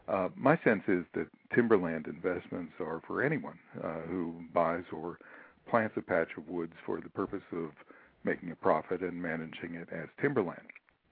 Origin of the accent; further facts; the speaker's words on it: Pittsburgh, Pennsylvania, United States; born there; Well, I was born in Pittsburgh many years ago.